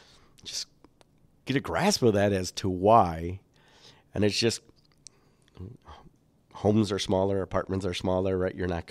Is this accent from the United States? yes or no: yes; Chicago, Illinois, United States; so born and raised in Chicago and spending a lot of time in Illinois